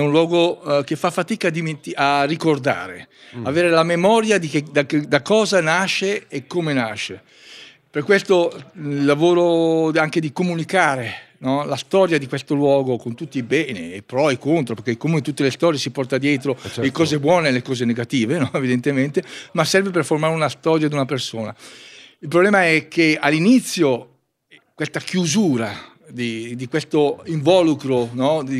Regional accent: Metanopoli, Lombardy, Italy; born there; Sì, io sono nato a Metanopoli, io sono del 58

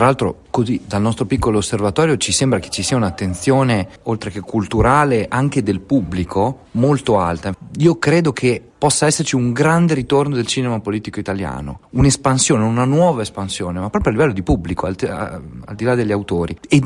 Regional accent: Emilia-Romagna, Italy; lui è salentino, io sono emiliano

